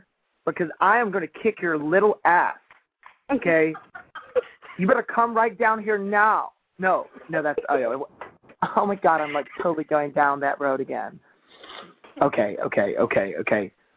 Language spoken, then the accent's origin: English; England, United Kingdom; and you're all American, and I'm English, and you're saying, oh, do an American accent.